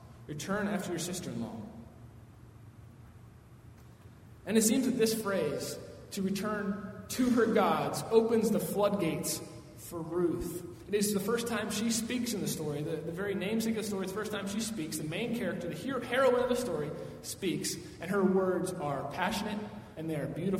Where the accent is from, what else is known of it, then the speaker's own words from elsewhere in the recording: United States; I'm American. I don't like being emotional in front of people.